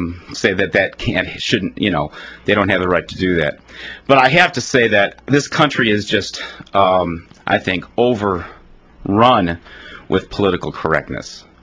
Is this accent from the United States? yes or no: yes; Riverside, Illinois, United States; I remember as a kid growing up in Riverside, which was had become quite a few Czech Americans lived in there.